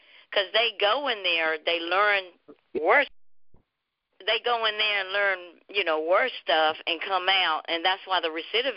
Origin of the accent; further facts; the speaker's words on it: United States; I started visiting my homies from my hometown down in Scotland County.